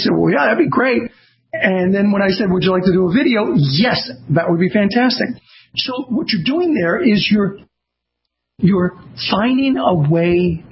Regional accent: Azusa, California, United States; also born or lived in South Central Los Angeles; I mean, I lived in South Central L.A. I grew up in Azusa, California.

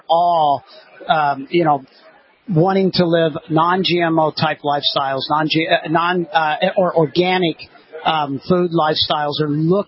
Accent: Midwest, United States; And where I grew up in the Midwest, it was literally not there at all.

